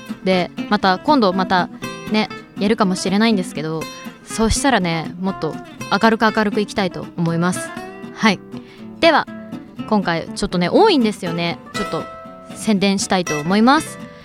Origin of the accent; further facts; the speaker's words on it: Hamamatsu, Shizuoka, Japan; こっちはね静岡県の浜松市になって、私の地元の方で8月の10日歌わせていただきます。